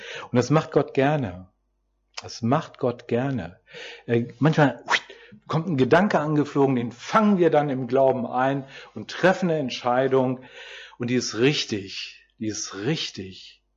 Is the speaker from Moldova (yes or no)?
no; Hesse, Germany; Ich hatte als Kind in Nordhessen Freunde, deren Eltern einen Taubenschlag hatten.